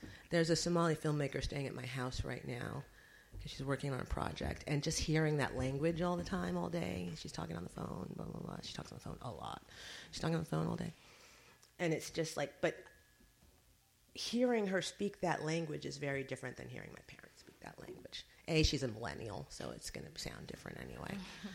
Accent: United States; there's a thing that is very particular about being American. We are a very different kind of people.

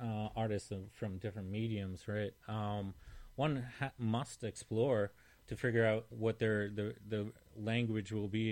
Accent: Massachusetts, United States; I'm unfamiliar. I'm a guy from Mass, so.

